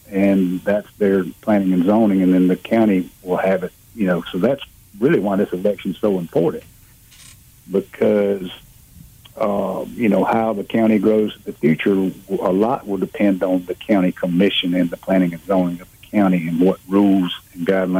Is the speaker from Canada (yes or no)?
no; Dothan, Alabama, United States; Well, I grew up in Dothan, but I'm just a small town guy. I've never lived north of Troy